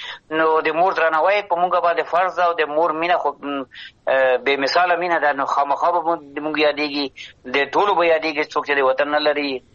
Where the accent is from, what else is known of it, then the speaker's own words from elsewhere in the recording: Afghanistan; ځکه هر چېرته وم افغانستان به ما سره وي، زه به د افغانستان سره یم.